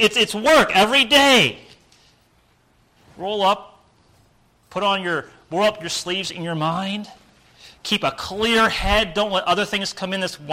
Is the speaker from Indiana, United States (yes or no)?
yes; Indiana, United States; Growing up in Indiana, that was not necessary.